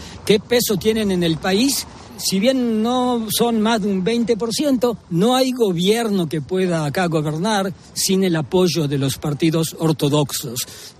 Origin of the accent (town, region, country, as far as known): Israel